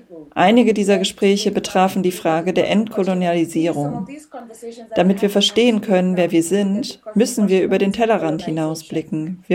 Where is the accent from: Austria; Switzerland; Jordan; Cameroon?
Cameroon; Northwest Region; Allein aus Nso, wo ich herkomme, stammen 300 Objekte.